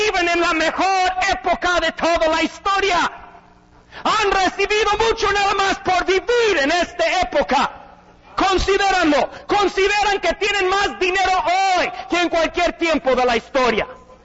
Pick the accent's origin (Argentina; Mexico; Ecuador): Mexico; Por muchos años y hasta ahorita quizá todavía me considero y me consideraba más mexicano que americano. Yo sé que no hablo así, yo sé que tengo un acento muy mal.